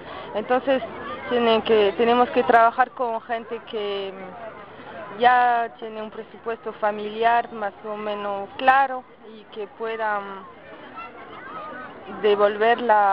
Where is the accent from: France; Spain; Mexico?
France; Spanish is a second language; soy de Francia y estoy en América del Sur para 6 meses. Llegué en Brasil hace un mes y después pasé un mes en Argentina y voy viajando hacia Colombia